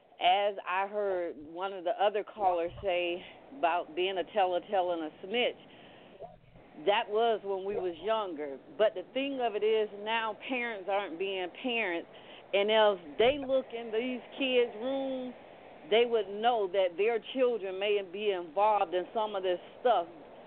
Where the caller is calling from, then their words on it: Fort Myers, Florida, United States; I'm a first-time caller, and I'm calling from Fort Myers, Florida.